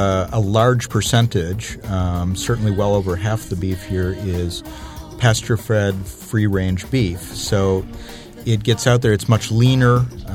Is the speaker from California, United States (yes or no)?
no; Ann Arbor, Michigan, United States; From Michigan. I grew up in Ann Arbor, Michigan, and I went to the university there, University of Michigan.